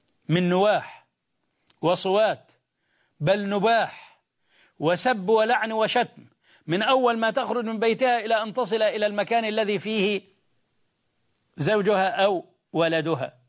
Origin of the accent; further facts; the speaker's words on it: Egypt; يشبه شجر الصنط عندنا في مصر